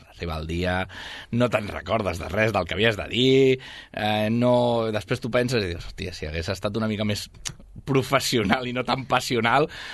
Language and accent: Catalan; Barcelona, Catalonia, Spain; jo no sóc de l'Hospitalet, jo no he viscut mai a l'Hospitalet. Jo era de Barcelona i treballava a Ràdio Hospitalet.